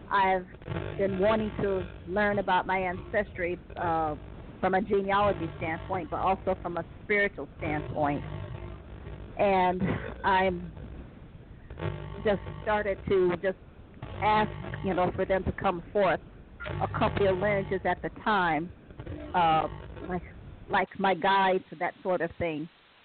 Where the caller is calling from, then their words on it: Ohio, United States; from Ohio.